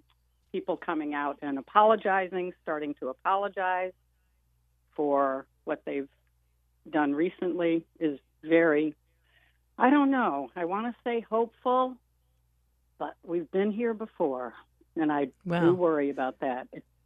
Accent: the South, United States; So I'm a Southerner and have a lot of experience in civil rights, marching, and advocacy.

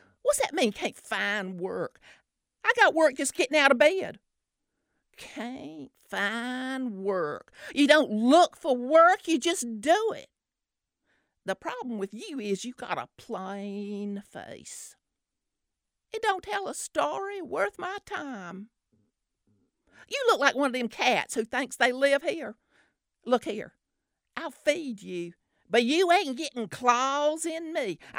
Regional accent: Smithfield, North Carolina, United States; Yes, I grew up in Smithfield.

